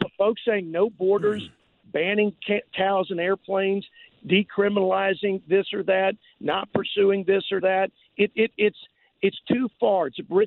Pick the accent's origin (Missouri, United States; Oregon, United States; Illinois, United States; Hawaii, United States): Missouri, United States; born there; I was born in Missouri, and I'd like the show me state to show me some real justice